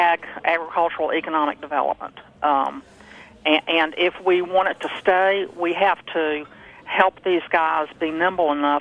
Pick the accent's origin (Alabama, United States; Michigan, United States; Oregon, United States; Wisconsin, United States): Alabama, United States; I'm from Alabama.